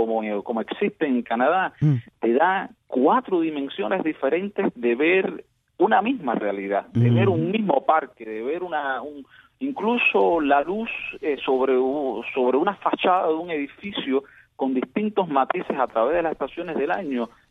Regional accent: Cuba; Yo nací en Cuba

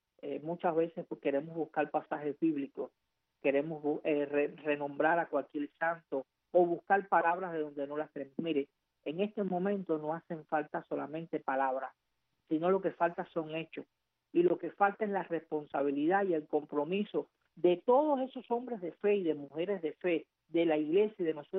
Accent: Cuba; nos caracteriza como cubanos muchas veces cuando estamos dentro de Cuba

